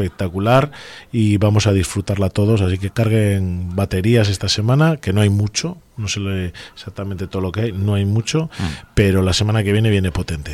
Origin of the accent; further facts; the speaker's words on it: Laredo, Cantabria, Spain; yo tengo mi infancia la he vivido en Éver, tengo mi casa allí en Éver también